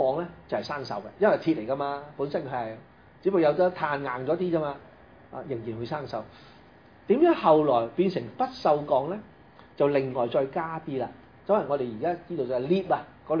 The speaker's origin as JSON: {"language": "Cantonese", "country": "China", "said": "遲我們千幾年、啊、我們中國人呢很早就已經有這個、啊、生產鐵的技術了"}